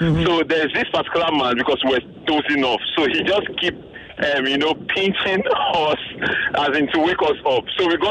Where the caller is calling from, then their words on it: Ikoyi, Lagos, Nigeria; I'm calling from Ikeikoyi.